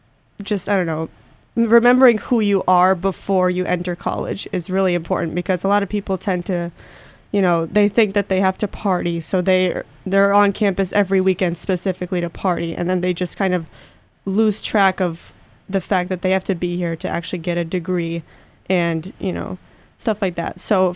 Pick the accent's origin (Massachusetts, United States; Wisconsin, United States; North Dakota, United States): Massachusetts, United States; Holyoke; I'm from Holyoke, Massachusetts.